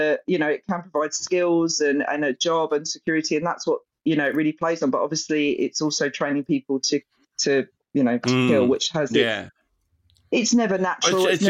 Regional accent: East of England, United Kingdom; in Essex, but during the time of the Gulf War. Right. So, and I grew up in, I would say, quite a right-leaning Tory town. There was an army barracks

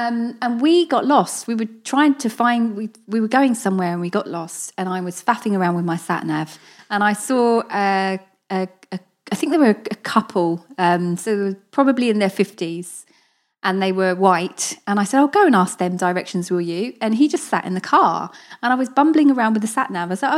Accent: East of England, United Kingdom; So I grew up in Hertfordshire. So 25-minute drive from London. I was in and out of London a lot. So very diverse.

